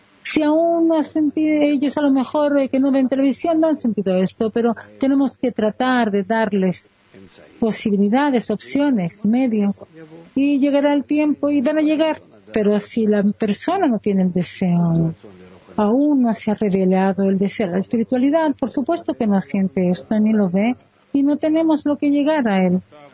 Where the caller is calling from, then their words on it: Ashdod, Southern District, Israel; de Ashdod.